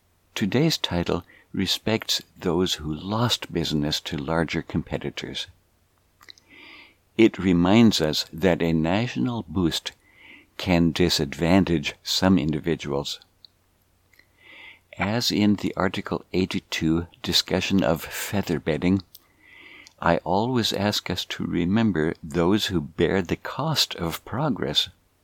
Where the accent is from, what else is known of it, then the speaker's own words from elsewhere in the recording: Hood River, Oregon, United States; The great interstate highway system rolled through my hometown of Hood River, Oregon, on its way to linking the whole country with upgraded transportation.